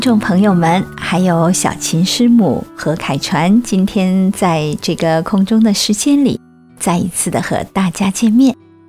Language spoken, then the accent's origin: Chinese; China; 我们中国人呢，有时候做事常常是愿意遵循我们中国的传统文化